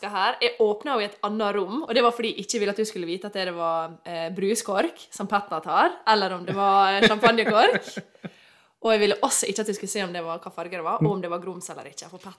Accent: Møre og Romsdal, Norway; Er det fordi jeg er sunnmøring?

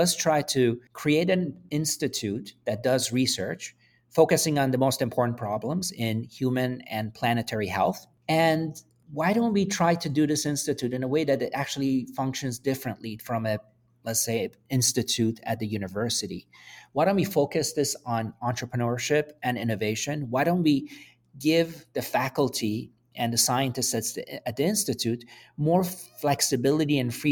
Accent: Canada; also born or lived in Iran; So kind of like you, I'm originally from Iran. I grew up most of my life in Canada. We left Iran when I was young.

